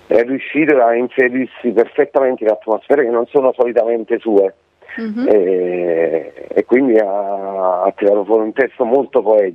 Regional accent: Naples, Campania, Italy; Devi sapere che lui è di Pordenone, noi siamo di Napoli, quindi è anche stato bello confrontarsi su terreni diversi

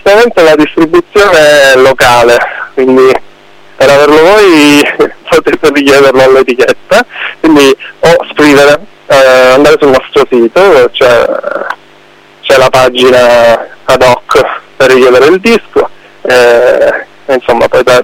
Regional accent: Palermo, Sicily, Italy; ci siamo trasferiti a Catania per un certo periodo, perché noi siamo di Palermo.

